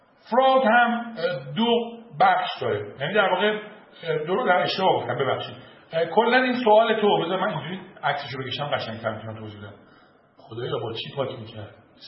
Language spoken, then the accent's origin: Persian; Iran; چون ما ایرانی هستیم و فعلا تحریمیم،